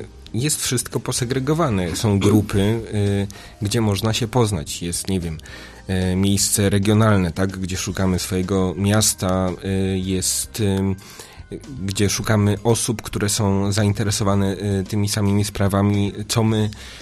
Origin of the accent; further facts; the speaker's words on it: Inowrocław, Kuyavian-Pomeranian Voivodeship, Poland; Ja pochodzę z Inowrocławia, wtedy pisałem z Warszawy.